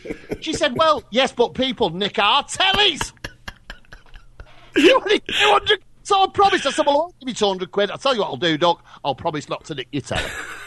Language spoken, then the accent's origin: English; England, United Kingdom; I'm English, and I'm in England.